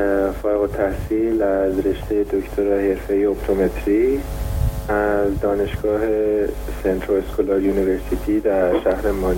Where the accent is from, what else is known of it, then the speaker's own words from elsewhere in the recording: Iran; از اون چیزی که به هر حال ما از ایران اومدیم و به اونجا رفتیم